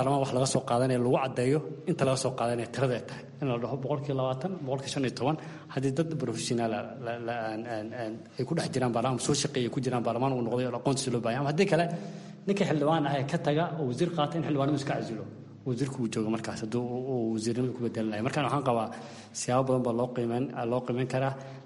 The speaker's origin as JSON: {"language": "Somali", "town": "Kismayo", "region": "Lower Juba", "country": "Somalia", "said": "Jubbaland waxaan ka soo jeedaa Kismaayo"}